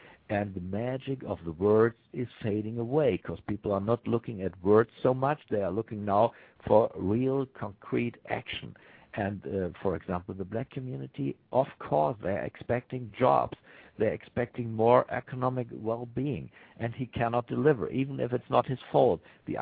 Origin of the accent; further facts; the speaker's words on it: Berlin, Germany; The American troops stayed in my hometown called Berlin for decades.